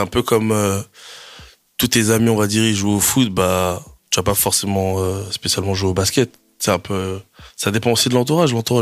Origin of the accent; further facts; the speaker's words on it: Angers, Pays de la Loire, France; À l'heure actuelle, je suis en Zup Sud. Donc, je représente fièrement la Zup Sud. Et sinon, ouais, je viens d'Angers, d'un quartier qui s'appelle Belleveil